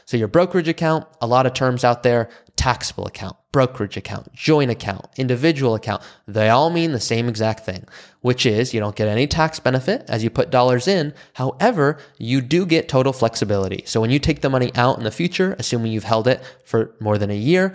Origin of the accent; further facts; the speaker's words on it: Malibu, California, United States; but I grew up in Malibu. I grew up around undisciplined wealth